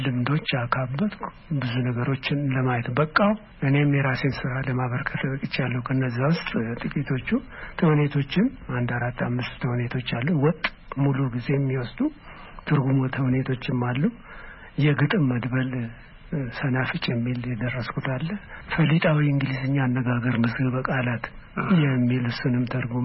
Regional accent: Nekemte, Oromia, Ethiopia; born there; እኔ የተወለድኩት ለቀምት ነው

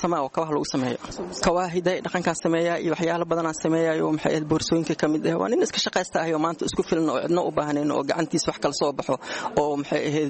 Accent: Mogadishu, Banaadir, Somalia; Walaal aniga horta waxaan ka imid magaalada Muqdisho 1998

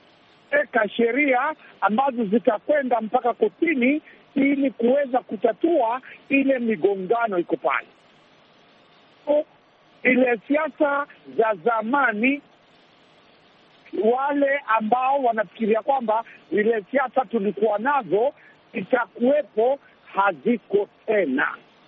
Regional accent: Nyamira County, Kenya; ninatoka sehemu za Nyamira pande ya Kisii kule Nyanza

